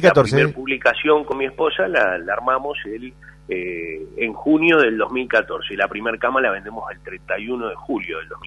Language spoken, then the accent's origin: Spanish; Ciudadela, Buenos Aires Province, Argentina; Oriundo de Ciudadela. Bueno, tanto yo como mi esposa, que es mi socia, ambos crecimos en barrios carenciados